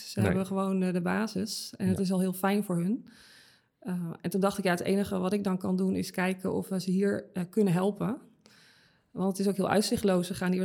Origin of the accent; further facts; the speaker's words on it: Netherlands; En ja, wij willen altijd heel bescheiden blijven. Als Nederlanders.